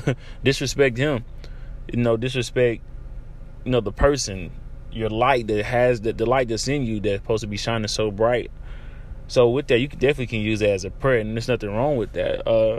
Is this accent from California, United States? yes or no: no; Dallas, Texas, United States; I remember growing up in Oak Cliff, to where if I was around a certain people, I'm cussing up a storm.